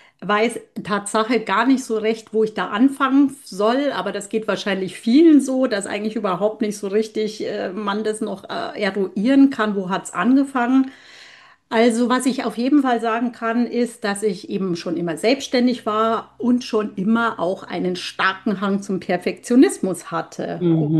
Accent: Bavaria, Germany; now in Berlin, Germany; ich komme aus Berlin. Ursprünglich natürlich eher aus Bayern, aus dem Süden. Das hört man ja vielleicht noch an meinem Dialekt. Aber ich bin jetzt schon seit 20 Jahren in Berlin.

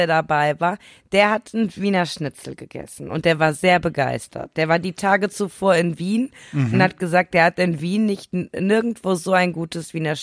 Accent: Cologne, North Rhine-Westphalia, Germany; Also gerade als Kölner, wo du so gut wie nirgendwo guten Wein im Supermarkt bekommst, selbst im Weinladen nicht.

